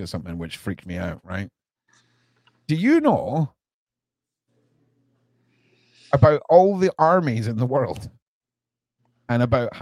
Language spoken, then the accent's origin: English; Scotland, United Kingdom; I'm from Scotland